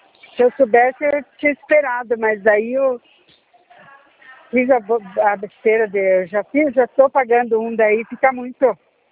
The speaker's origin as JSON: {"language": "Portuguese", "town": "Guarapuava", "region": "Paraná", "country": "Brazil", "said": "Eu sou de Guarapuava."}